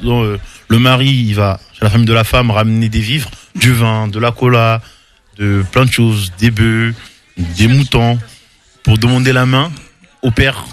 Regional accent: Republic of the Congo; Je suis du Congo-Brazzaville

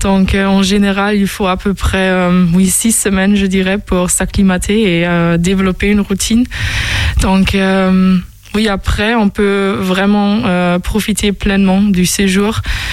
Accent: Osnabrück, Lower Saxony, Germany; French is a second language; now in Angers, France; j'ai 25 ans et je viens de Osnabrück. C'est une ville qui est située dans le nord-ouest de l'Allemagne.

